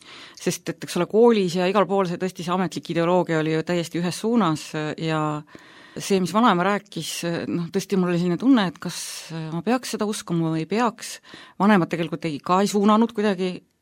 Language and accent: Estonian; Tõravere, Tartu County, Estonia; Kasvasin üles Tõravere observatooriumis. Astrofüüsikute keskel ja käisin Nõo keskkoolis